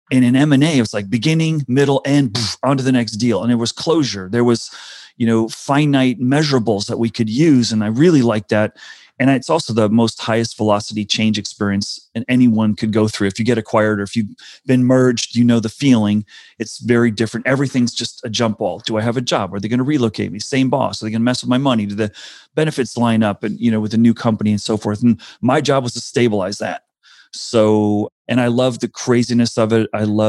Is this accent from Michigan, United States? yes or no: no; Connecticut, United States; also born or lived in South Africa; So when I was very young, my first year of school was in South Africa. We were kicked out in 1970 when I was about seven and settled, and I grew up in Connecticut.